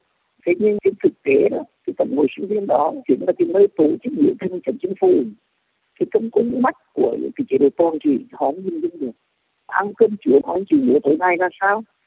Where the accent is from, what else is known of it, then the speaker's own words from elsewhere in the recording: Huế, Thừa Thiên Huế, Vietnam; Tôi lớn lên ở Huế, nhiều tháng thành phố Huế mình nặng mùi lường tay.